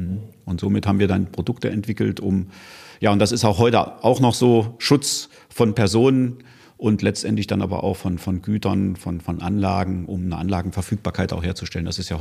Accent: Kassel, Hesse, Germany; born there; Selbst bin ich in Kassel geboren, bin Kasselaner, da gibt es ja Unterschiede. Mhm. Da ich in Kassel geboren bin, bin ich halt auch Kasselaner.

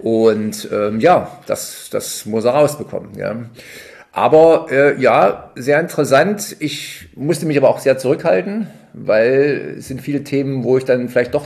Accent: Bad Langensalza, Thuringia, Germany; Natürlich spielt die Stadt Bad Langensalza auch da eine Rolle, aber da geht es natürlich vorwiegend, na gut, das ist meine Heimatstadt

